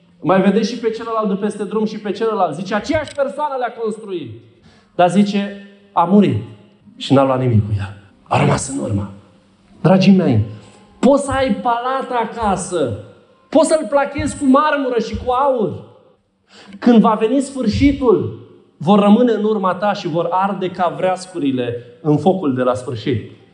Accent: Bucharest, Romania; am crescut în București, am făcut școala acolo, am făcut facultatea, cunosc părți din București.

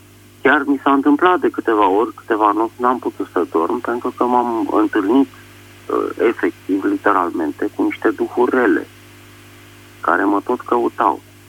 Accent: Bucharest, Romania; sunt din București

